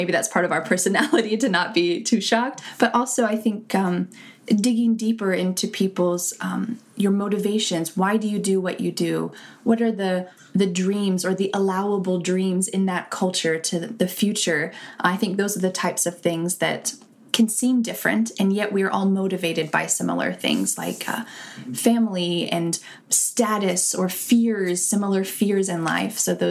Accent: United States; I could say I'm an American.

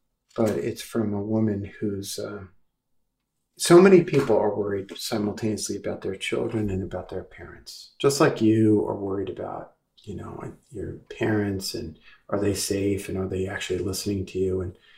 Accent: Brooklyn, New York, United States; You know, I grew up in Brooklyn. It's kind of obvious from my accent.

